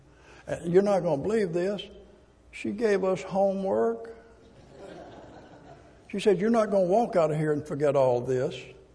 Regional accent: Arkansas, United States; And I'm from South Arkansas. I didn't need English. I spoke Arkansas. I could communicate with anybody there.

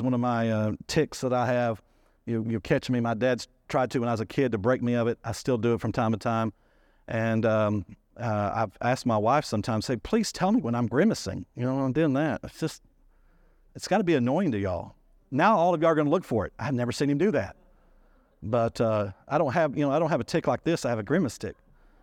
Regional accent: Texas, United States; But being hospitable, being kind, being Texan. We talked about that a few months ago, being Texan. Texans are friendly. We're just friendly.

